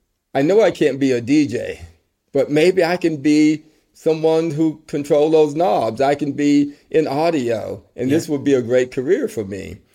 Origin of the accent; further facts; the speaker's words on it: Tuscaloosa, Alabama, United States; As a young adult, I grew up in Tuscaloosa, Alabama, one of the hottest radio stations, WTUG.